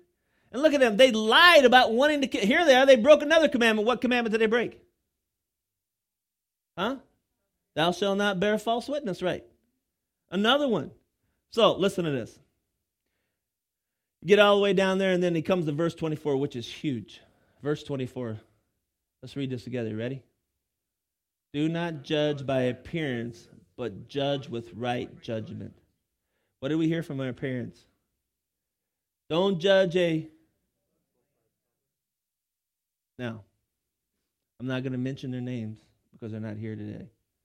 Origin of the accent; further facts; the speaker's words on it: Illinois, United States; now in Wisconsin, United States; I'm from Illinois. I didn't tell anybody. I was from Illinois for a long time when I moved to Wisconsin.